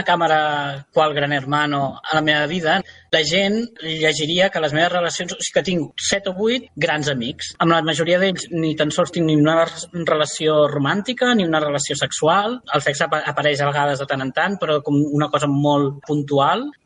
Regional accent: Reus, Catalonia, Spain; now in Barcelona, Spain; jo soc de Reus, vivia a Barcelona

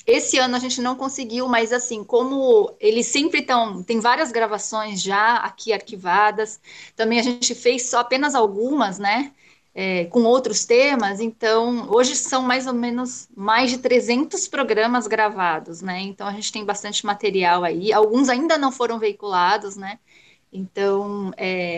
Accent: Brazil; born there; eu sou oriental, sou descendente de coreanos, mas nasci no Brasil. Eu não tenho linhagem indígena, né? Pelo menos Macuxi. Mas de tanto que eu convivo, eu sou quase Macuxi

